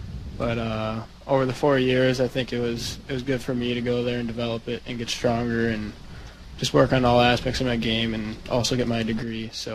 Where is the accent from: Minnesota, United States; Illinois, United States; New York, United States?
Illinois, United States; Winfield; So I'm from Winfield. I grew up there.